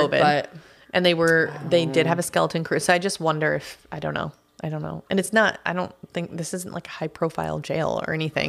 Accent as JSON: {"language": "English", "town": "Boston", "region": "Massachusetts", "country": "United States", "said": "My mouth didn't form correctly. I'm from the Boston area."}